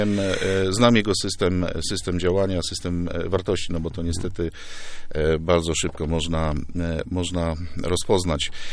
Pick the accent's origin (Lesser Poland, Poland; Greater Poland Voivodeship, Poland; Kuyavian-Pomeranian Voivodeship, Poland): Greater Poland Voivodeship, Poland; Poznań; moved away as an adult; mam 53 lata. Urodziłem się w Poznaniu i pierwsze 20 lat swojego życia tam mieszkałem. Skończyłem tam szkołę, zacząłem studia.